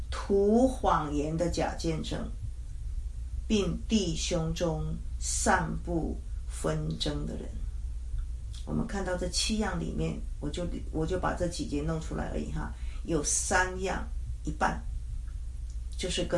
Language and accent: Chinese; China; 我们中国人有一句话说，你一个指头哈指别人呢，然后呢怎么样，三个指头指你自己。